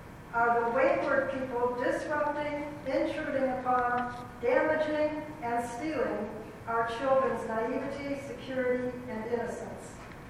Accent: Plano, Texas, United States; I'm from Plano.

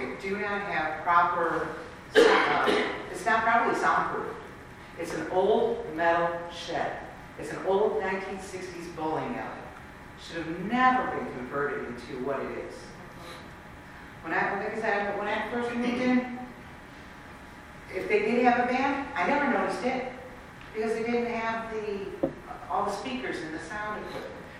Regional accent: Aurora, United States; I know, I come from Aurora. I lived in Aurora for years.

